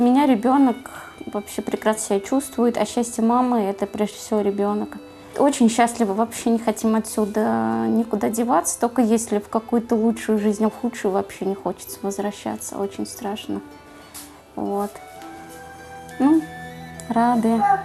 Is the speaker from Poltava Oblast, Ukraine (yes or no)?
yes; Poltava Oblast, Ukraine; moved away as an adult; now in Russia; Мы из Полтавской области, из Мирного региона, но такая ситуация сложилась, что детей лучше воспитывать в России.